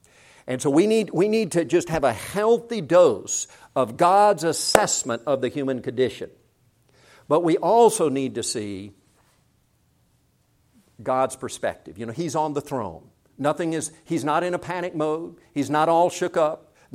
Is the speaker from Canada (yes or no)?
no; South Korea; now in United States; You know, when I came from Korea in 1968 to attend PC